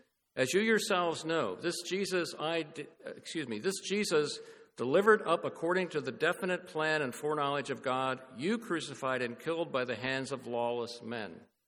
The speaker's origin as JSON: {"language": "English", "town": "New Holland", "country": "United States", "tie": "born or raised there", "said": "I remember growing up in New Holland, I loved playing outside, but then the call would come … time to come in for supper."}